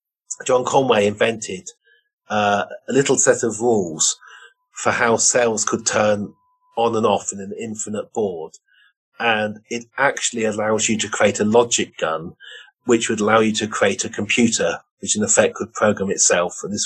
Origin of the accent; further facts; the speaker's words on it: Oxford, South East England, United Kingdom; Yorkshire, where my family came from, people used to weave in cottages, and then the looms came along. I grew up in Oxford.